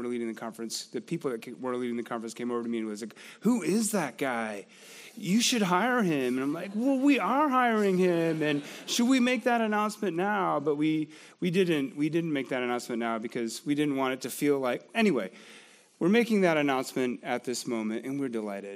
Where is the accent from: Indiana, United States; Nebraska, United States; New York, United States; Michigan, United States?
Michigan, United States; I grew up in Michigan, and I was the only Korean at my high school.